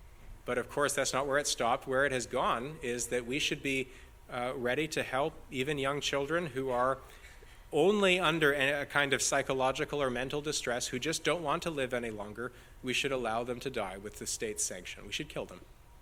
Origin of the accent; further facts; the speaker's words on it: Canada; There's very sad news in my home country that we're expanding the law of allowing assisted suicide